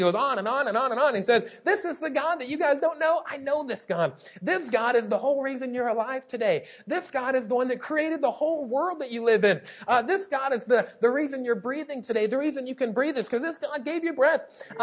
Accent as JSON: {"language": "English", "region": "Kentucky", "country": "United States", "said": "I'm from Kentucky, so I'm thinking, it's just coincidence."}